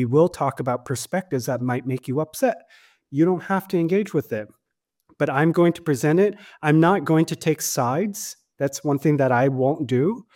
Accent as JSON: {"language": "English", "country": "United States", "said": "as an American, I mean, we have free speech enshrined in our constitution"}